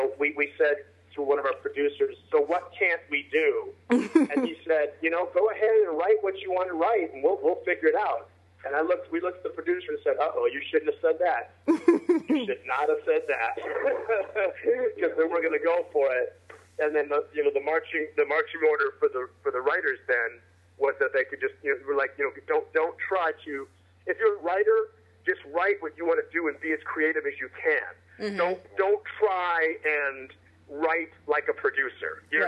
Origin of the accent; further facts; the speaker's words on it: Detroit, Michigan, United States; I've had friends, I grew up in Detroit